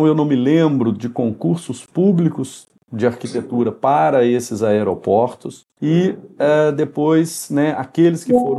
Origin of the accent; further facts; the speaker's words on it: Brazil; a gente participou aí como brasileiros, dos momentos mais favoráveis, primeiro com Copa do Mundo, depois com Olimpíada no Rio de Janeiro